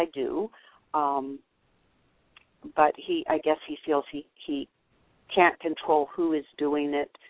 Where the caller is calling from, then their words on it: Los Angeles, California, United States; Los Angeles.